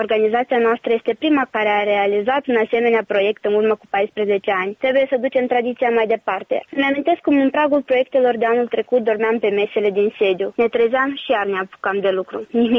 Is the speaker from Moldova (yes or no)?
yes; Moldova; now in Timișoara, Romania; mă întreabă dacă sunt moldoveancă. Moldoveancă de peste Prut, îi răspund eu. Îmi spune că m-a cunoscut după accent. Am un an jumătate de când sunt în Timișoara și accentul încă mă mai dă de gol.